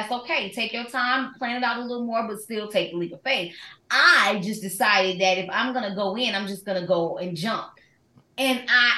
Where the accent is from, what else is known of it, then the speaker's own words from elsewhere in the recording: Detroit, Michigan, United States; So it was just, honestly, I'm from Detroit originally.